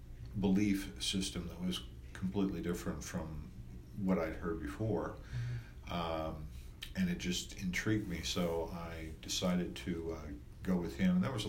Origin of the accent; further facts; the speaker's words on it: Kansas City, Missouri, United States; I grew up here in Kansas City. I grew up in Kansas City, Missouri